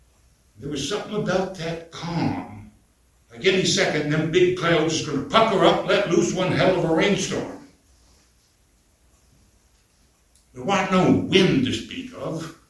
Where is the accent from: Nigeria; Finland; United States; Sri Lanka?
United States; Vermont; I was born here in Vermont, and what growing up I've done, I did here.